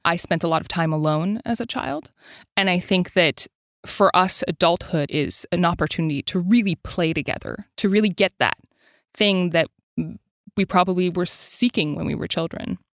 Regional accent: Montreal, Quebec, Canada; My mother is from Quebec. I grew up in Montreal.

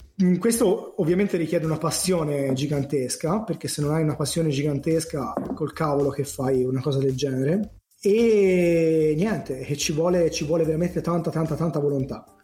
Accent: Milan, Lombardy, Italy; Io sono milanese

